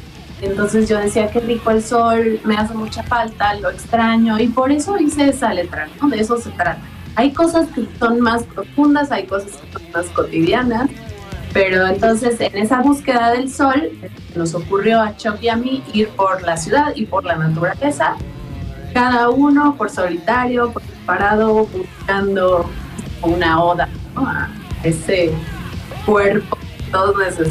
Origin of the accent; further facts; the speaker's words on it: Tepoztlán, Morelos, Mexico; Yo crecí junto a Cuerna, en Tepos.